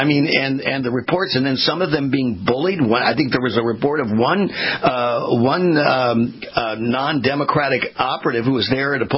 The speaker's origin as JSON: {"language": "English", "region": "California", "country": "United States", "tie": "born or raised there", "said": "I mean, I was born and raised in California."}